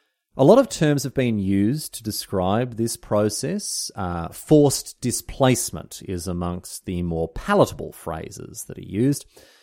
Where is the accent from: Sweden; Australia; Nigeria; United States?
Australia; As an Australian of European descent, I know I don't have a leg to stand on when it comes to talking about the treatment of Indigenous peoples.